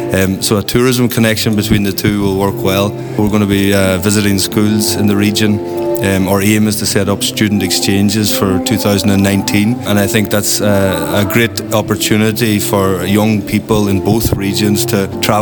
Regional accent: Letterkenny, Ulster, Ireland; moved away as an adult; now in Germany; I'm originally from Letterkenny, from Hawthorne Heights. I've been out in Germany since 2010.

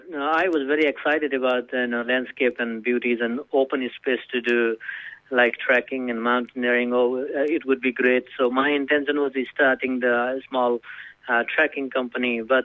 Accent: Sikkim, India; English is a second language; I am from India, is a northeast India, is in Himalaya. So it's called Sikkim, as a part of, like a small state in Himalaya, is part of India. So I born in Himalaya, so I was very young

